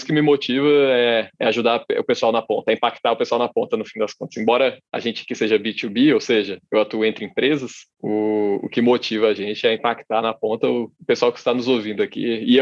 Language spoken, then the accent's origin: Portuguese; Brasília, Federal District, Brazil; Sou daqui de Brasília, nascido e criado, continuo aqui.